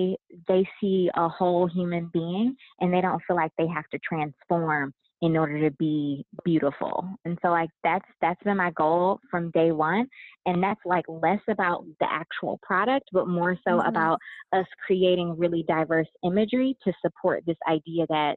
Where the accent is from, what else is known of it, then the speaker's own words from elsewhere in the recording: Detroit, Michigan, United States; So like, I'm from Detroit, and Detroit is kind of like, Detroit used to be like that elitist community.